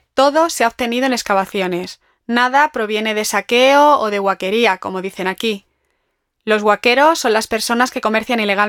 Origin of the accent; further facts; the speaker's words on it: Madrid, Community of Madrid, Spain; moved away; que soy de Madrid, de Chamberí.